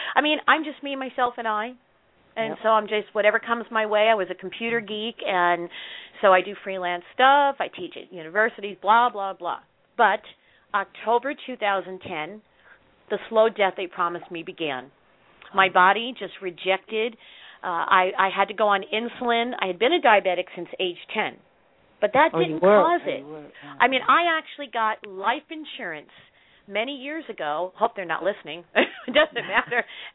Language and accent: English; New York, United States; I'm too stubborn. I'm from New York.